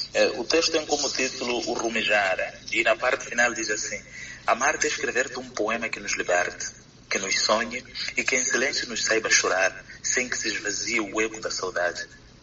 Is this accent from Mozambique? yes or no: yes; Mozambique; para falar um pouco daquelas que são as nossas tradições enquanto moçambicanos